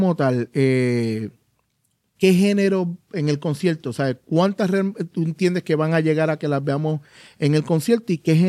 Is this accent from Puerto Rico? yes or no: yes; Puerto Rico; La palabra bowl la podemos decir. Como cualquier puertorriqueño, mal dicha.